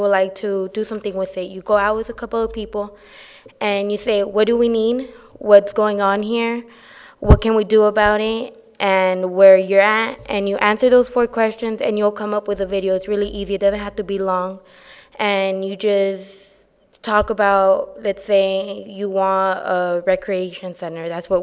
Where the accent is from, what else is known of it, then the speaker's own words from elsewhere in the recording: Bakersfield, California, United States; I'm here from Bakersfield